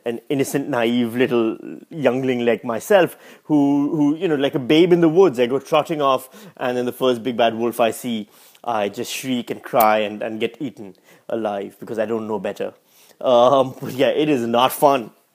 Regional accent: Pakistan; English is a second language; also born or lived in United States; now in Australia; I grew up in Pakistan, I studied the Queen's English, then I went to America, and then I studied English literature and English language over there, and then I went back to Pakistan, and then I came to Australia.

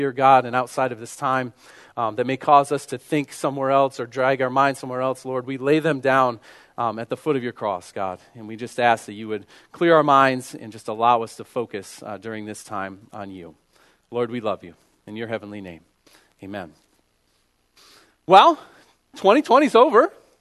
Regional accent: Copenhagen, New York, United States; So I'm from Copenhagen, New York, which is a small town of about 800 people. I went to a K through 12 public school of about 350-ish people. So I am from a small town.

